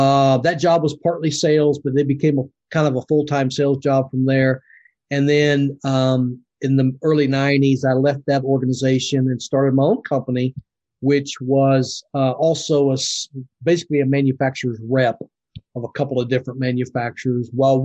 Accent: Indiana, United States; Yeah, so we're from Indiana, grew up in central Indiana, and met my wife at this small company in our hometown.

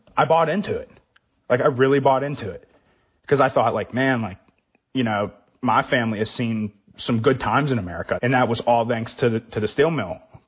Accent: Charleroi, Pennsylvania, United States; I'm 25 years old, and I'm from Charleroi, Pennsylvania, which is in the Mon Valley.

